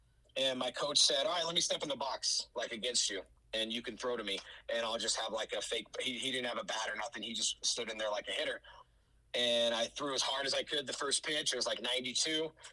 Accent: Colorado, United States; So, you know, growing up in Colorado, not a lot of baseball players come out of Colorado.

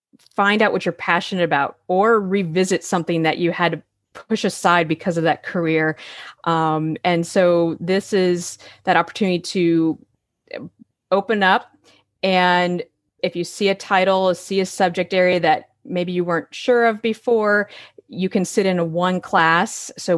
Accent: Florida, United States; I did mention that I was born and raised in Florida.

